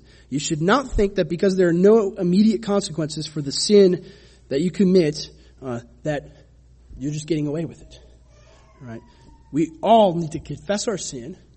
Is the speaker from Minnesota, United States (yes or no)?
yes; Minnesota, United States; I remember this kind of mockery a few years back in my home state of Minnesota.